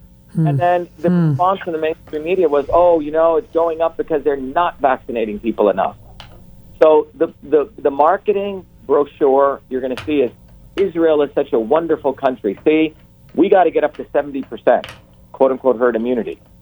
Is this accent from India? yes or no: yes; India; I grew up in India as a young kid in the caste system. We were considered low caste, untouchable.